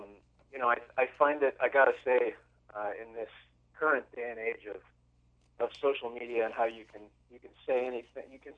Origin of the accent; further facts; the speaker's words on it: Canada; I can look at it from a Canadian perspective, you know, so I can say, like, as a Canadian, some of these things, you know, are completely crazy to us